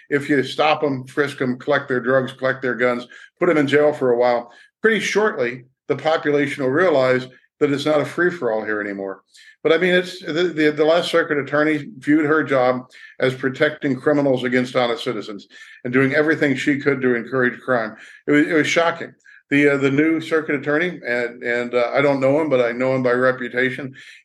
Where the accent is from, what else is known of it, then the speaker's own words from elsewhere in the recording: St. Louis, Missouri, United States; You know, I was born and raised in St. Louis.